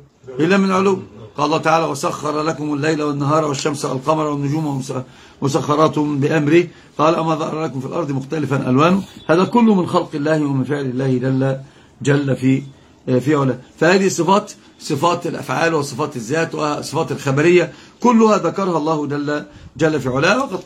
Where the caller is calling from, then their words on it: Sudan; أنا رديت لنا من السودان